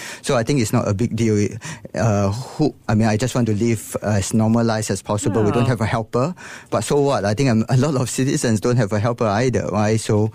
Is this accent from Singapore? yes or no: yes; Singapore; I'm always proud to wear the Singapore flag, right, everywhere I go.